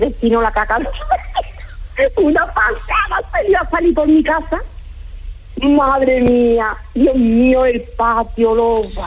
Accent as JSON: {"language": "Spanish", "town": "Coria del Río", "region": "Andalusia", "country": "Spain", "said": "De Coria del Río."}